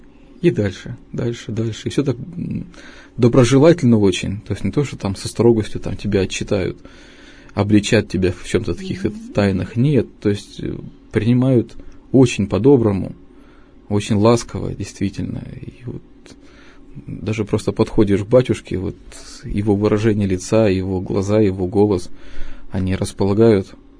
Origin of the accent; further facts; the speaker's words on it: Russia; то есть мы как паломники из России в первую очередь направляемся всегда туда.